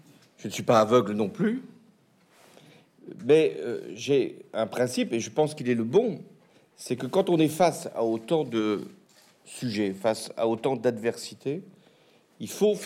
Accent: Rouen, Normandy, France; born there; et je suis né à Rouen, donc je connaissais cette ville.

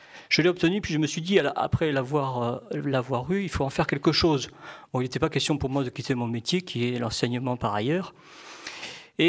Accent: Bordeaux, Nouvelle-Aquitaine, France; moi, je suis bordelais, je suis né à Bordeaux, mais je ne suis pas du tout tombé dans la barrique quand j'étais petit, parce qu'il n'y avait pas de vigne chez nous du tout.

